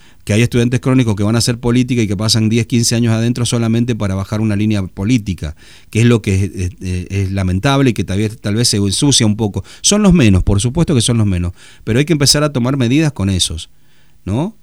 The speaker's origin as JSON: {"language": "Spanish", "country": "Argentina", "said": "yo no sé por qué como argentino le tengo que pagar el título"}